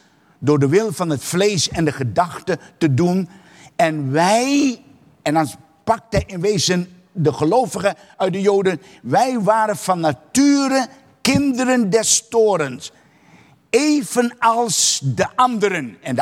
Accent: Suriname; net zoals wij als Surinamers dingen meenemen uit onze cultuur, uit onze opvoeding, dat niet juist is.

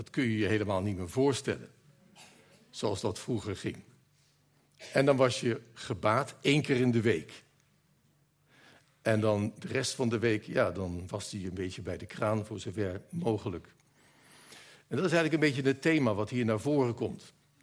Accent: Scheveningen, South Holland, Netherlands; Ik kom uit Scheveningen, op de eigen grens van Den Haag en Scheveningen. Daar heb ik tot mijn 30ste jaar gewoond.

